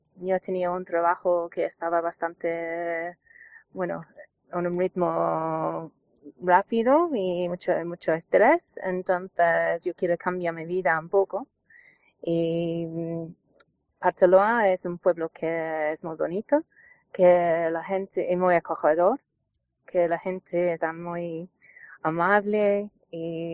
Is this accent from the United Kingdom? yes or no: yes; York, Yorkshire and the Humber, United Kingdom; Spanish is a second language; moved away as an adult; Pues yo vivía en una ciudad en el norte de Inglaterra que se llama York. Que es muy precioso, que todavía echo de menos mi pueblo, pero a veces visita, y yo estaba una profesora en una escuela primaria